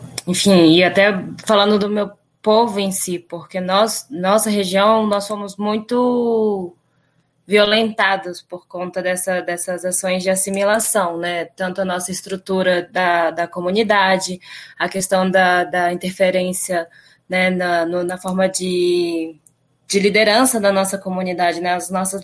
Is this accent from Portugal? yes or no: no; Brazil; Então, eu posso ser terena, mas eu sou brasileira, né?